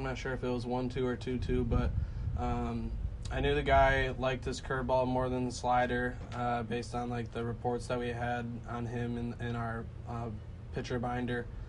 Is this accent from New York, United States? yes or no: no; Michigan, United States; My dad was the football coach at Saugatuck.